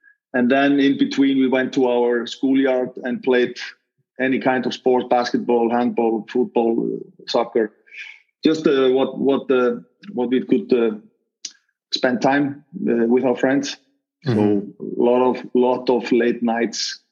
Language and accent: English; Iceland; the small village kind of upbringing that you automatically get in Iceland, because we're there are not so many people living here.